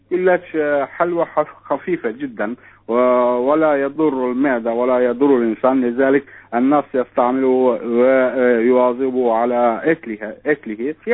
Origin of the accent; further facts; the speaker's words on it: Turkey; Arabic is a second language; أصلا هذه الصلاة يعتبر عندنا في تركيا سنة